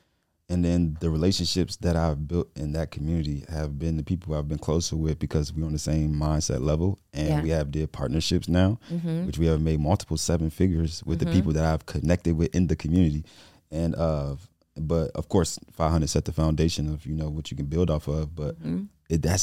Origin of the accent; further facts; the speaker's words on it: Chicago, Illinois, United States; I'm from Chicago, so 98% of them don't know nothing about credit.